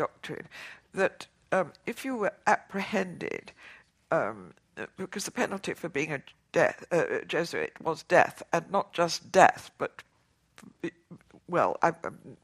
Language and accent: English; Oxford, South East England, United Kingdom; born or raised there